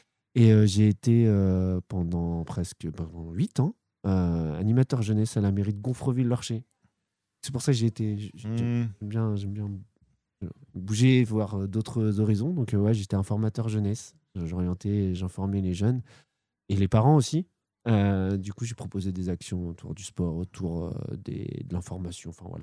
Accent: Le Havre, Normandy, France; now in Gonneville, France; j'ai grandi au Havre, au quartier de l'Eure, au Mont-Gaillard. Et je suis sur Gonneville, Anglesqueville, du coup, depuis 13 ans.

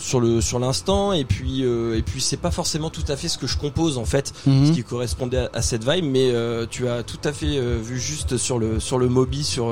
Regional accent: Rouen, Normandy, France; Écoute, moi j'habite sur Rouen. Je suis originaire de Rouen

